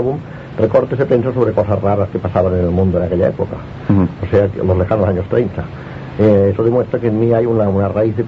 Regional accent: Barcelona, Catalonia, Spain; Yo soy barcelonés, por lo tanto me siento totalmente identificado con Radio Barcelona.

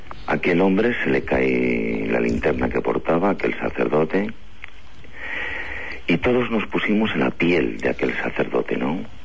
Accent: Castile and León, Spain; empecé a especializarme un poquito en mi tierra, en Castilla y León

